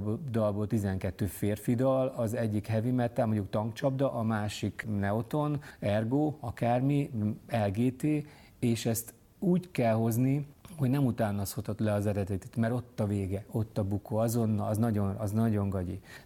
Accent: Cegléd, Pest, Hungary; nagyon messziről indultam, nekem volt zenész a családban, Ceglédről jöttem, sima gimiben jártam

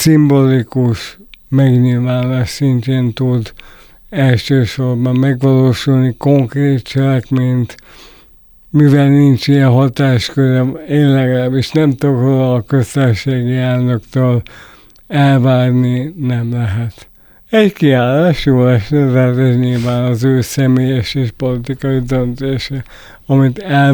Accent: Hungary; mint magyarok, mi magyarok, jutunk valamire

